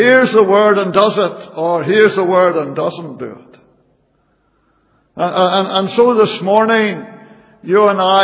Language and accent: English; Lurgan, Northern Ireland, United Kingdom; And I was brought up in Lurgan.